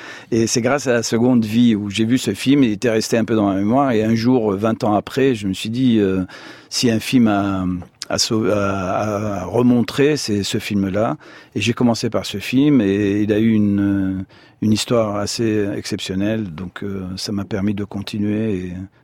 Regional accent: Italy; moved away; Bon, moi, j'ai grandi en Italie, donc j'ai grandi avec tout ce film-là

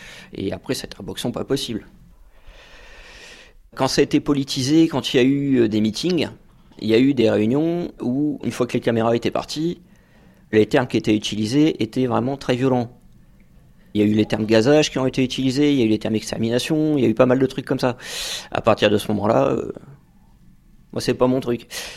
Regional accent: Calais, Hauts-de-France, France; also born or lived in Paris region / Lyon / Nice; 37 ans, donc ancien vendeur. J'ai grandi sur Calais pendant plusieurs années.

